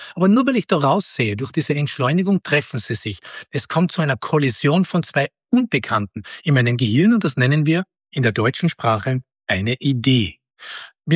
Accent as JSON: {"language": "German", "country": "Austria", "said": "Als Österreicher tut mir eh schwer"}